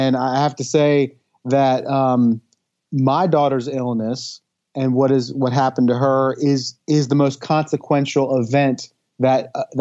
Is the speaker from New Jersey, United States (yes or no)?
yes; Smithville, New Jersey, United States; And to growing up near Smithville and Batstow, which was co-owned by General Greene.